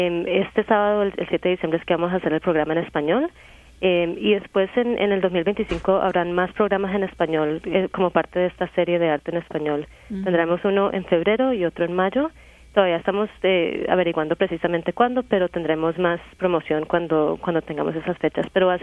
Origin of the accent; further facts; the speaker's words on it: Colombia; yo soy colombiana